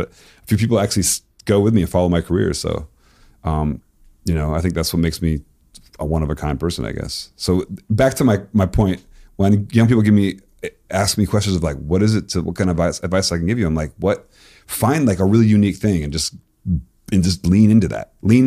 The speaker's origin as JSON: {"language": "English", "region": "Florida", "country": "United States", "tie": "born or raised there", "also_born_or_lived": "Tennessee", "said": "I loved like Miami bass music growing up in Florida. I loved like, you know, the crunk scene, the bounce scene in New Orleans. I grew up in Tennessee for a couple of years."}